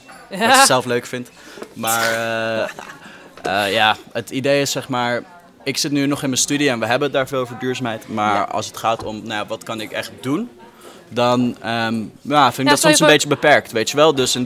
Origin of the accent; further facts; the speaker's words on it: Rotterdam, South Holland, Netherlands; Ik kom zelf uit Rotterdam, van origine. En dat is toch wel wat meer grote stad